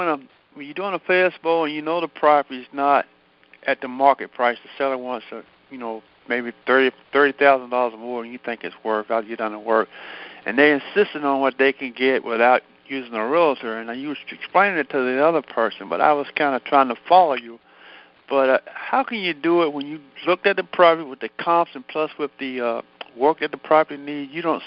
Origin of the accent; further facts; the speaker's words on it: Charlotte, North Carolina, United States; I'm from Charlotte, North Carolina.